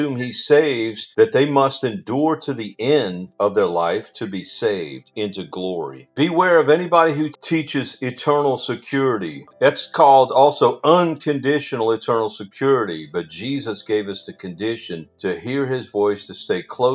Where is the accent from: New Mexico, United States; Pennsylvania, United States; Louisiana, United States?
Louisiana, United States; Well, I grew up in Louisiana, so we have the gators too